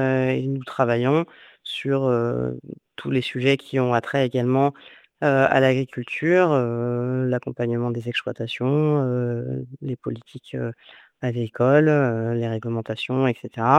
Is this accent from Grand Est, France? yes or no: no; Paris, Île-de-France, France; Je ne suis absolument pas issue du milieu agricole. Je suis née à Paris, j'ai grandi à Paris, issue d'une famille, issue de domaines professionnels très différents. Et j'ai atterri dans la région pour faire une école d'agronomie à Montpellier.